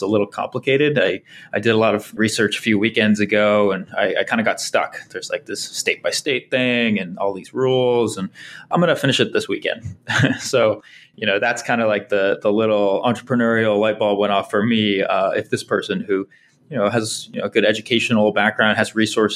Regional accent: California, United States; Yeah, so I grew up in Silicon Valley in Marin County near San Francisco

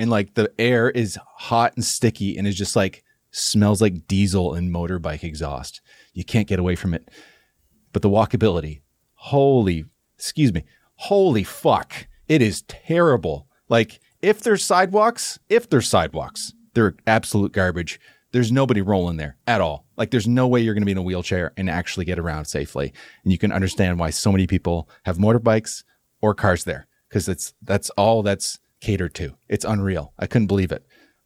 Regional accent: Ontario, Canada; I'm from Ontario.

